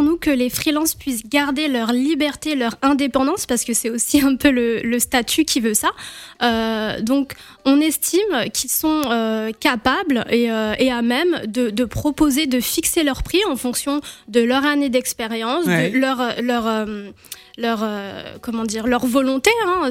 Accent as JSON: {"language": "French", "town": "Rouen", "region": "Normandy", "country": "France", "tie": "born there", "said": "Donc, je suis née à Rouen, hein. Je suis née ici en France, j'ai étudié à la Sorbonne pendant 4 ans"}